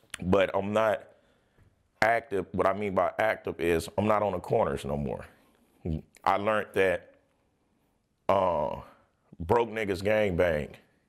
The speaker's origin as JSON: {"language": "English", "town": "Los Angeles", "region": "California", "country": "United States", "tie": "born or raised there", "also_born_or_lived": "St. Louis", "said": "But, I was born in St. Louis, Missouri. Mm-hmm. My mom, she moved us out here when I was like 3 or 4 years old. So, I'm pretty much from California. I'm from LA, South Central."}